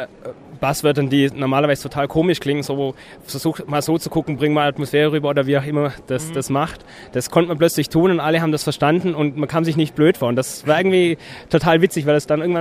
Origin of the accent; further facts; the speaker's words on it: Munich, Bavaria, Germany; komme aus München.